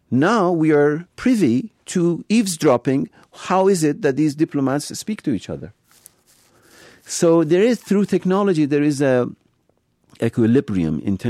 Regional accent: Philadelphia, Pennsylvania, United States; In Philadelphia, in South Philly, I mean, I'm from Philly. That's where I went to school.

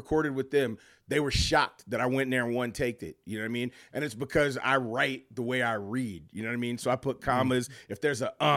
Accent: Michigan, United States; I'm growing up in Michigan and actually knowing … personally.

